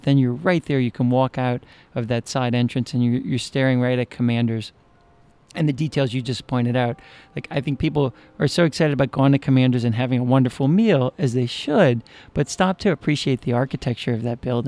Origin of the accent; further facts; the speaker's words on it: New Orleans, Louisiana, United States; I'm from New Orleans, and we are terrible at geography.